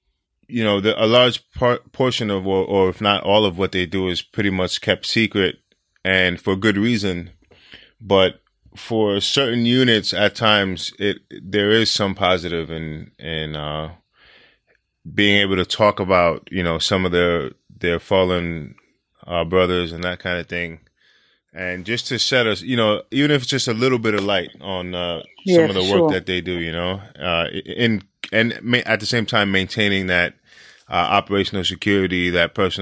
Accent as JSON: {"language": "English", "country": "United States", "said": "when you think of British Special Forces, at least as an American, immediately you think of the SAS, right?"}